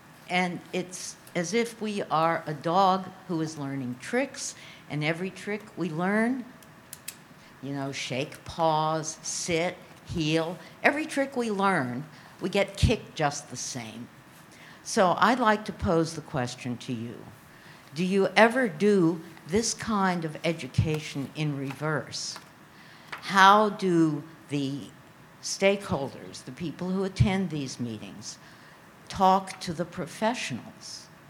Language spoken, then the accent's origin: English; United States; I'm from the United States.